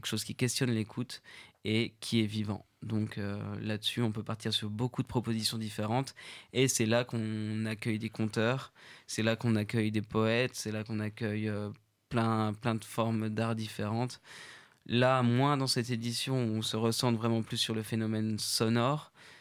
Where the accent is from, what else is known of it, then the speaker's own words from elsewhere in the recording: Paris, Île-de-France, France; on va me détester en tant que pur parisien centré.